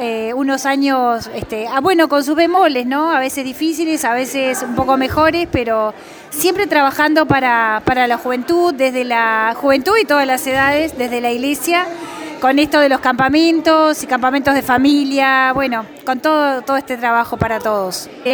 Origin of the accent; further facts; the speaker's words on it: Uruguay; siempre remándola, como todo uruguayo